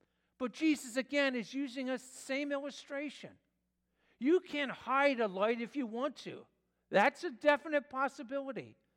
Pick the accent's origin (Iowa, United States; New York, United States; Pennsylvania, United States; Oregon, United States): Pennsylvania, United States; Telford; I didn't grow up in Philadelphia, grew up in the Philadelphia area. When I grew up in Telford was nowhere close to being called a suburb. It was country, but that changed.